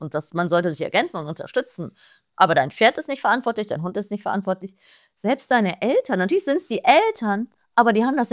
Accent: Germany; born there; Generell, wir meisten, die das hier hören und sehen, wir sind in Deutschland geboren, wir sind finanziell abgesichert.

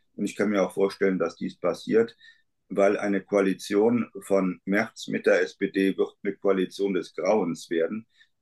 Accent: Germany; die Situation, in der wir uns derzeit als Deutsche hineinmanövriert haben, werden wir nicht so leicht und so schnell lösen können.

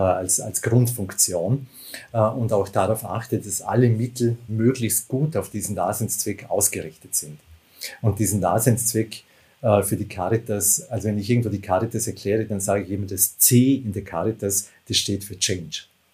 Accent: Vorarlberg, Austria; Ich bin im Bregenzerwald aufgewachsen und kenne natürlich die Berge aus dem Bregenzerwald, aber ansonsten bin ich eher vielleicht ein Stadtmensch.

